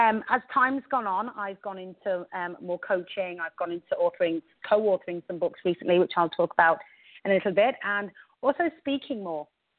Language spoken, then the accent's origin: English; England, United Kingdom; born there; moved away as an adult; You can hear from my accent that I was actually born in England, and I moved here when I was 26 years old.